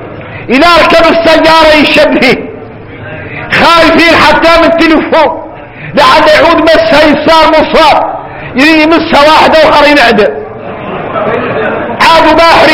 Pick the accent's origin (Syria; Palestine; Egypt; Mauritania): Mauritania; واما احنا قاع موريتاني احنا قاع ما هالي